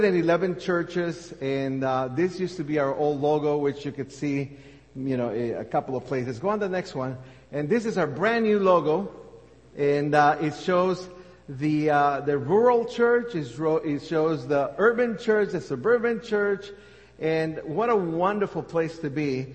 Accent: Guatemala; I was raised in Guatemala for about 13 years, I come from a Pentecostal background.

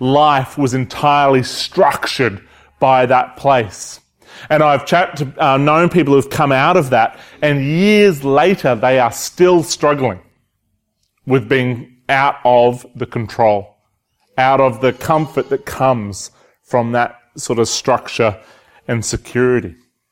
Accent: Australia; Because I'm Australian and that's what we do, right?

